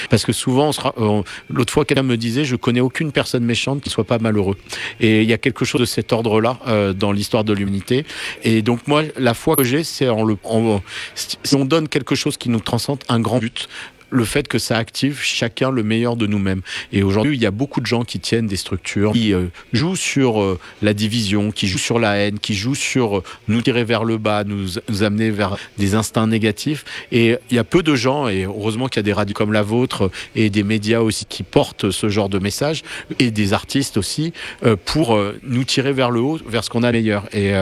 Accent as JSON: {"language": "French", "town": "Nice", "region": "Provence-Alpes-Côte d'Azur", "country": "France", "said": "Mais mon inspiration, moi, je suis niçois"}